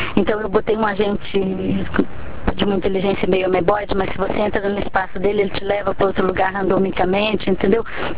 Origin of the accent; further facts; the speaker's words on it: Andradina, São Paulo, Brazil; eu nasci em Andradina, metade da cidade era japonesa quando eu estudei, né?